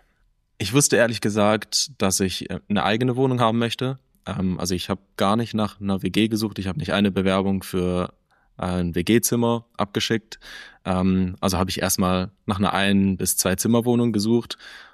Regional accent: Baden-Württemberg, Germany; ich komme aus der Region Stuttgart. Ich bin 21 Jahre alt und ich bin noch Student. Ich studiere in Stuttgart Medienpsychologie

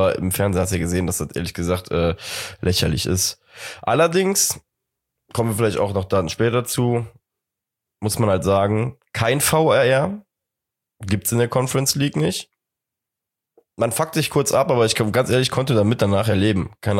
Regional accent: Cologne, North Rhine-Westphalia, Germany; als Kölner, hat man dann natürlich immer so ein bisschen die Hoffnung

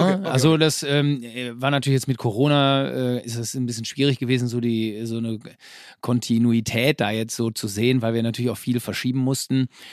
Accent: Herford, North Rhine-Westphalia, Germany; born there; now in Bünde, Germany; Also derzeit leben wir in Bünde, das ist also ganz unweit von Herford, aber wir sind gebürtige Herforder, ist richtig.

